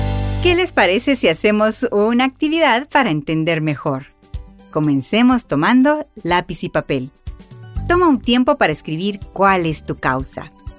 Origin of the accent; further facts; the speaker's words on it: Tecpan, Chimaltenango, Guatemala; Imparto clases en 3 escuelas en Tecpan, de donde soy originaria.